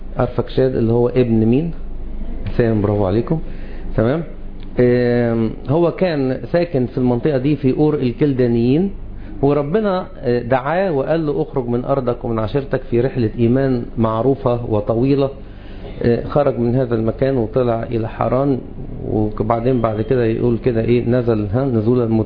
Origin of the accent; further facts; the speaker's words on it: Egypt; احنا كمصريين، تمام، احنا من نسل حام.